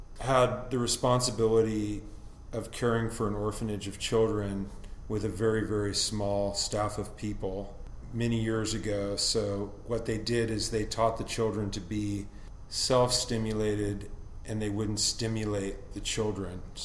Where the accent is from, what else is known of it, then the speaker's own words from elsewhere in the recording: Los Angeles, California, United States; I grew up right near the corner of Chautauqua and PCH.